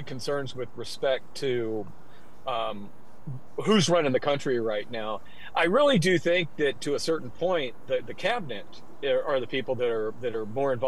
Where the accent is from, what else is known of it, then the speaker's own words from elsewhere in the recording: Memphis, Tennessee, United States; I grew up in Memphis, and everybody's like, well, what the hell does that have to do with it?